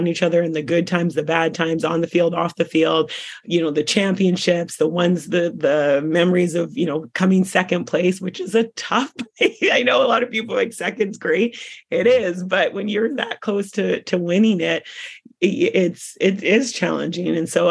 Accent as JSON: {"language": "English", "town": "Coquitlam", "region": "British Columbia", "country": "Canada", "tie": "born or raised there", "said": "I grew up in Coquitlam. I love to play soccer."}